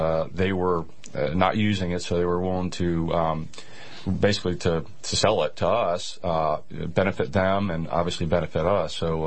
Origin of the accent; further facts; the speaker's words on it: Tampa, Florida, United States; I'm from Tampa.